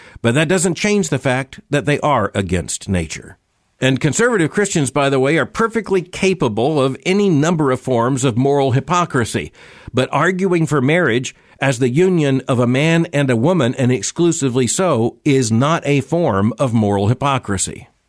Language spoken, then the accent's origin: English; Florida, United States; I grew up in Florida. I grew up as a boy fascinated with sharks.